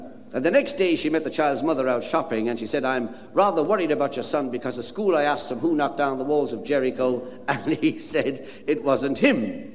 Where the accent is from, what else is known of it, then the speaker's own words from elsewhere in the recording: Waterford, Munster, Ireland; I come from Waterford, where the lovely crystal is made. All my family live there.